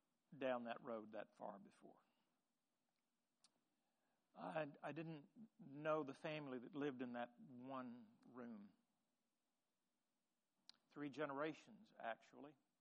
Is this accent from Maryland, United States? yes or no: no; Tennessee, United States; every year, the little church that I grew up in West Tennessee, and I'm sure they still do it